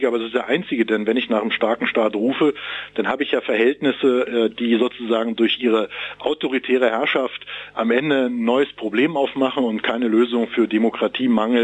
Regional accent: Berlin, Germany; Ich meine, hier als Berliner muss man sagen, Karneval ist nicht so richtig unser Thema.

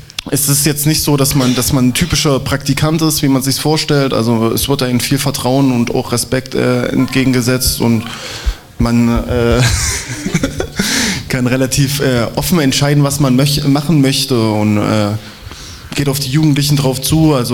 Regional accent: Erfurt, Thuringia, Germany; Ich komme ja nicht hier jetzt vom Herrenberg quasi, ich komme quasi aus der Leipziger Platz da, die Gegend.

